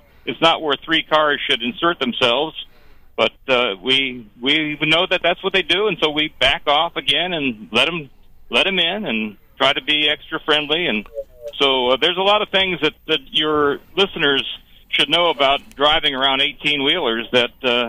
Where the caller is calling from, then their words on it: New York, United States; I live in northern New York